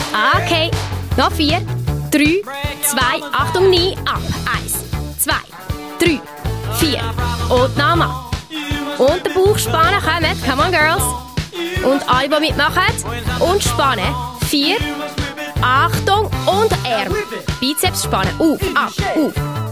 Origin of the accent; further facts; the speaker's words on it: Switzerland; Zumba ist zwar ein riesen Boom, noch bei uns in der Schweiz, in den Staaten aber schon längst vorbei.